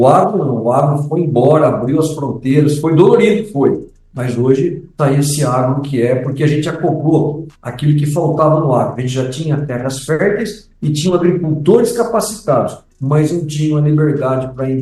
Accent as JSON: {"language": "Portuguese", "country": "Brazil", "said": "a gente também, como brasileiro, a gente tem aquele apego"}